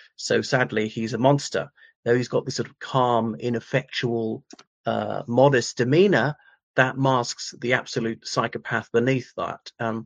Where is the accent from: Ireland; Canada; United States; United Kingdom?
Ireland; from Ireland.